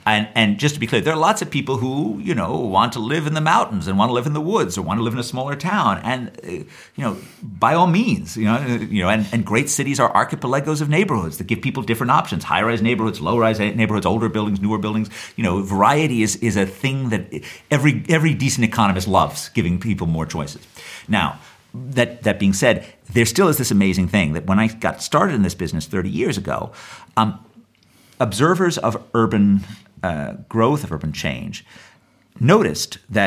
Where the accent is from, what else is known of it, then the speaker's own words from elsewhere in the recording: New York City, New York, United States; So I grew up in New York in the 1970s, right? When the city was an absolute mess.